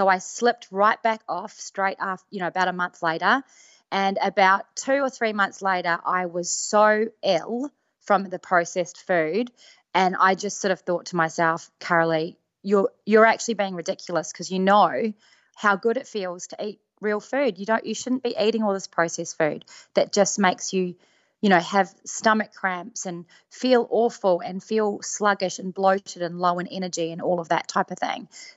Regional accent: Whangarei, Northland, New Zealand; I grew up in Whangarei, and, you know, in the 80s

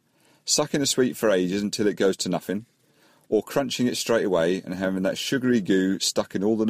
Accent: South East England, United Kingdom; from Hampshire

